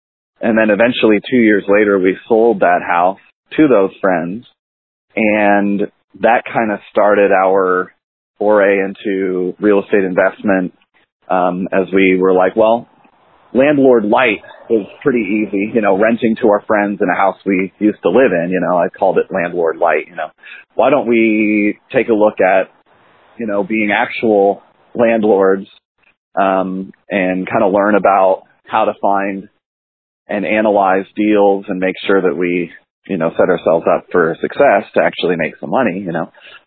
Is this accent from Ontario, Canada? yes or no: yes; Wingham, Ontario, Canada; now in Indianapolis, United States; Kind of. I grew up in Canada. My family grew up in a little tiny town called Wingham, Ontario, in Huron County, a little town of about 3,000 people, kind of a rural town.